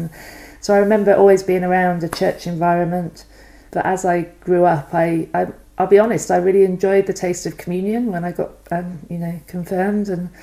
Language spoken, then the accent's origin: English; Banwell, South West England, United Kingdom; I grew up in Somerset, a little place, a little village called Banwell, outside of Weston-super-Mare. Lovely place, you know, really nice upbringing.